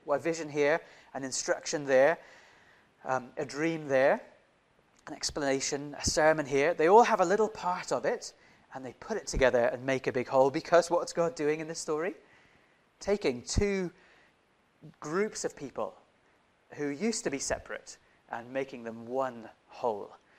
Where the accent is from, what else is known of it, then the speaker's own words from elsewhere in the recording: Indonesia; Okay, I grew up in Southeast Asia, in Indonesia. That's why I was born and raised.